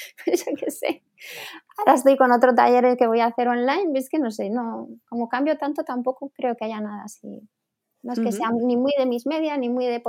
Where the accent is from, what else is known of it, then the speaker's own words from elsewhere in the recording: Zaragoza, Aragon, Spain; Yo como soy de Zaragoza y necesitaba yo también compartir todo esto del scrap con gente